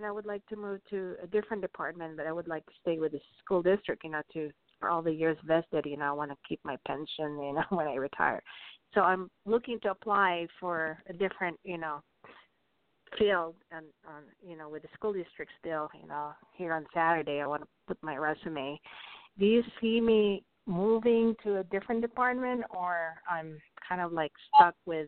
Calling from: Albuquerque, New Mexico, United States; From Albuquerque, New Mexico.

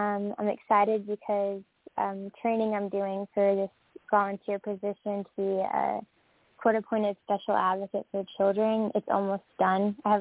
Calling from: Wisconsin, United States; I'm calling from Wisconsin.

